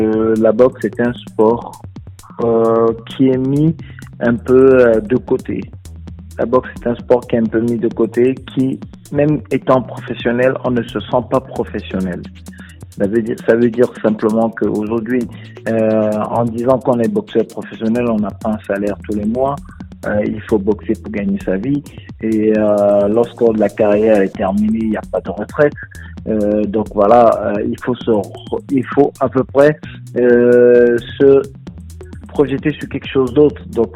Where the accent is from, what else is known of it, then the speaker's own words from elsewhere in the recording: France; Je suis français et je représente partout dans le monde